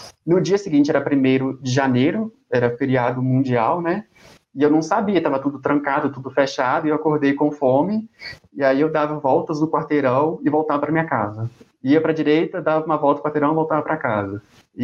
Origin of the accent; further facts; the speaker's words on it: Brazil; Se as pessoas perguntassem, do meu sotaque, alguma coisa assim, eu falava que eu era brasileiro